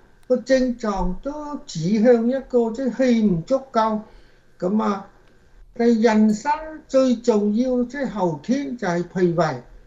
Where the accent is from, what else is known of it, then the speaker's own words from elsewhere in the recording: China; 其實我哋中國人好多人都知道